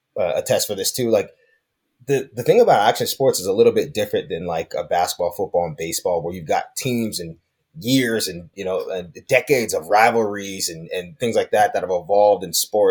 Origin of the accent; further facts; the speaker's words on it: Salt Lake City, Utah, United States; I grew up in Salt Lake City as a black man.